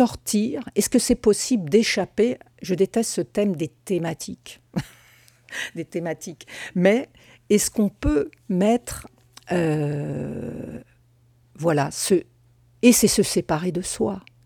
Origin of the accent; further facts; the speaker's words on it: France; Et avec ma mère française, et je suis française, pas seulement parce que j'ai une mère française